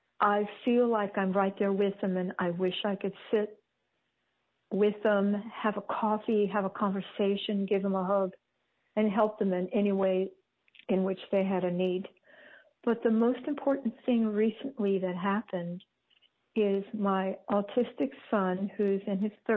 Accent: Gainesville, Florida, United States; from Gainesville, Florida.

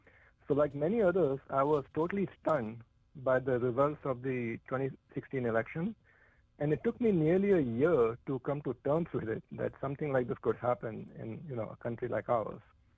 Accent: India; moved away as an adult; now in United States; So I grew up in India doing my undergraduate at IIT Bombay, like many other people in the U.S., and then I came to the U.S. for grad school in 1980.

